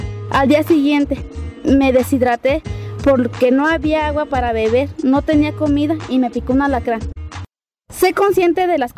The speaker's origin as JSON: {"language": "Spanish", "town": "Pátzcuaro", "region": "Michoacán", "country": "Mexico", "said": "vengo de Pátzcuaro"}